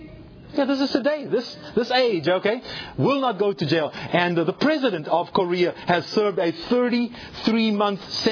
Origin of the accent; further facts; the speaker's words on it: South Africa; I grew up in South Africa.